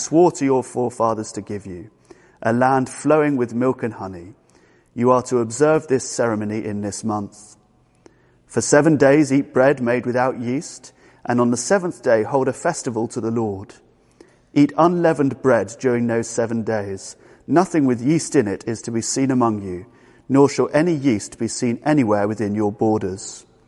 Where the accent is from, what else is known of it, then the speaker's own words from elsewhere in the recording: United Kingdom; If we're British, we might respond to good news with a celebratory nod of the head or even a joyous mini fist pump.